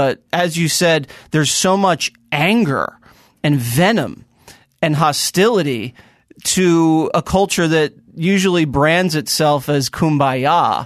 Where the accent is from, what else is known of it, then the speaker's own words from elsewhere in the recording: Philadelphia, Pennsylvania, United States; Well, I grew up in Philly, and, you know, not North Philly, but in a nicer area of Philly.